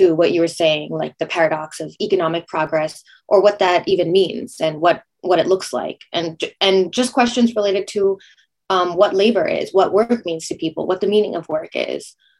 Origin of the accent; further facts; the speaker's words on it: United States; as a Chinese American born and raised in the States